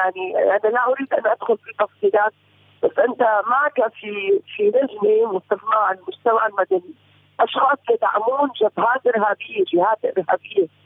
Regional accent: Syria; أنا كمواطن سوري

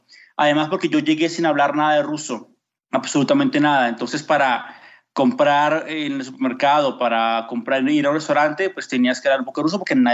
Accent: Venezuela; moved away; also born or lived in Colombia; Yo vengo de Venezuela, soy venezolano, pero estaba viviendo en Colombia, o he vivido en Colombia mucho tiempo. Yo estudié economía en Bogotá.

